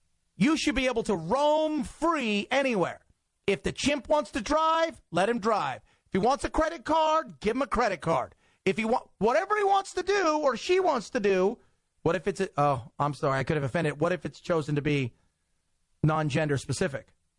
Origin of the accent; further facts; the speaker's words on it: Ireland; accent: Irish; You don't love me. You love my Irish accent.